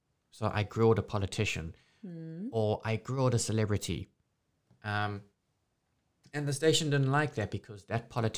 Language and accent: English; South Africa; also born or lived in Wales / London; Because then there's not a lot of South Africans in Wales. So my accent was very, it stuck out.